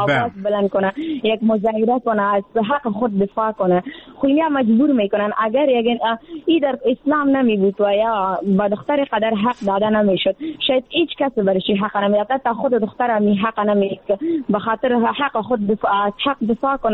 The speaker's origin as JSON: {"language": "Persian", "country": "Afghanistan", "said": "در جامعه هم ما افغان هستیم"}